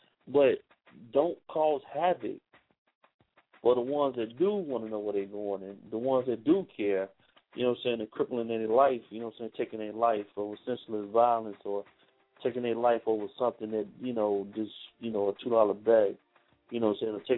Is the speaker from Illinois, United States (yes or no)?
yes; Chicago, Illinois, United States; you know, and I'm from Chicago, Illinois, people, so y'all know.